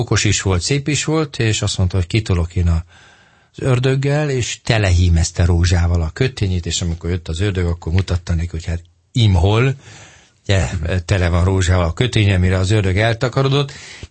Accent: Budapest, Hungary; Én annak idején egy zugligeti nagyon nagy kertben nőttem föl.

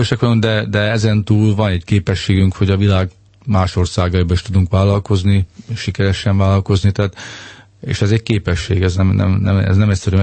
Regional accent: Hungary; tehát érzem annak ellenére, hogy magyar vagyok, sokkal nyitottabb vagyok ilyen értelemben a szláv kultúrára is

